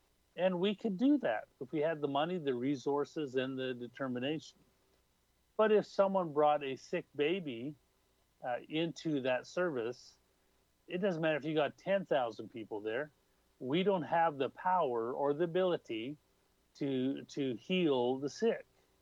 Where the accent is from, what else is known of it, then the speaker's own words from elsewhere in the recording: Canada; that's one of the problems of being Canadian is, you know, Canadians know how to get along.